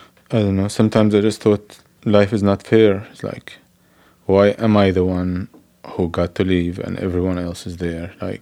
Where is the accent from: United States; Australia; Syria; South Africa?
Syria; English is a second language; I get scared now, to be honest, when people hear my accent and ask me, where are you from? And just like, I know I'm gonna tell them I'm from Syria